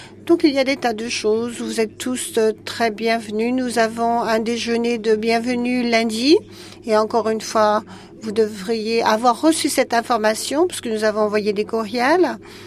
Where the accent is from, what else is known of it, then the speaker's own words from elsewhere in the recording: Jordan; Je suis de Jordanie.